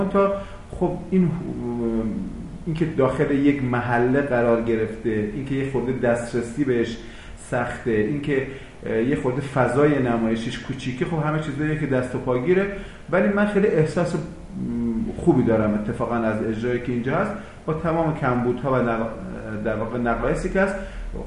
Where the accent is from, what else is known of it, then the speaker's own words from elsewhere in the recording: Mashhad, Razavi Khorasan, Iran; moved away; این سالهایی که دورم از شهر خودم از مشهد